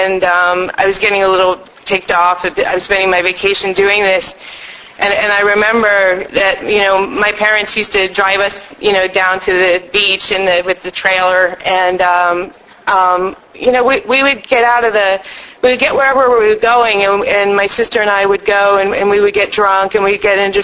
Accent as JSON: {"language": "English", "region": "Virginia", "country": "United States", "tie": "born or raised there", "said": "I grew up in Virginia. My parents were atheist New York Jews"}